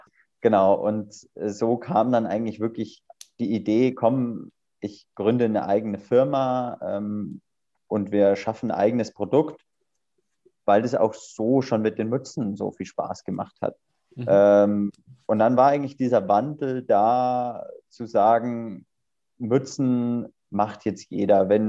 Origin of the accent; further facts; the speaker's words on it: Rosenheim, Bavaria, Germany; ich komme aus Rosenheim, habe in München studiert